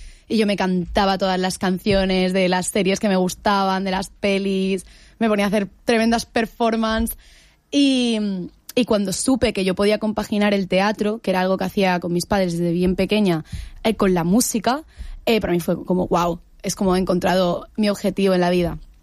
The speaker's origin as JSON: {"language": "Spanish", "town": "Alicante", "region": "Valencian Community", "country": "Spain", "tie": "born there", "said": "Yo, en mi caso, nací en Alicante."}